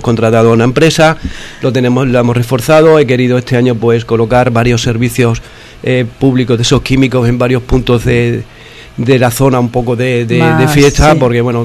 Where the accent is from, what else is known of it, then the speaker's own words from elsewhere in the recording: Torrejoncillo, Extremadura, Spain; yo me siento muy orgulloso por donde voy a decir que yo soy de Torrejoncillo. Pues ya te digo, yo tuve la mala suerte de no nacer en Torrejoncillo. Es solo lo que me quedaba y, por lo tanto, no he nacido aquí, pero a pringón como el que más.